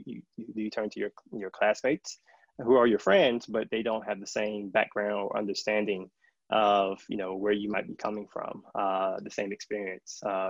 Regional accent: North Carolina, United States; So I grew up in North Carolina, in the South, where you already have these racial tensions and divisions.

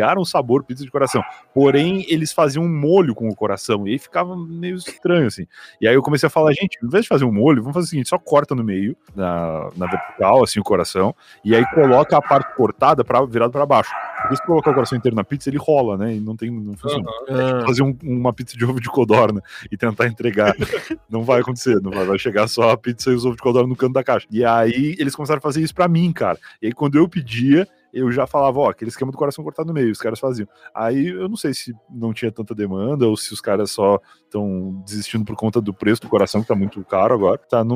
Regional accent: Rio Grande do Sul, Brazil; born there; eu trabalhava num provedor de internet no sul do Rio Grande do Sul, a cidade onde eu nasci, que não tinha muita informação

